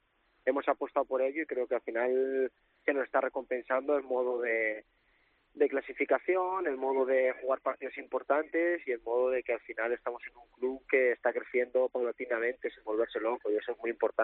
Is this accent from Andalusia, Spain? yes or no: no; Salamanca, Castile and León, Spain; yo soy de Salamanca, la cercanía con Madrid es fenomenal para que mi gente pueda acudir a verme